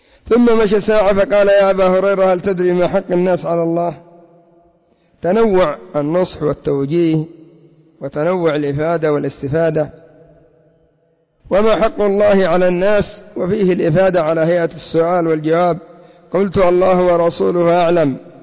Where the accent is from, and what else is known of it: Yemen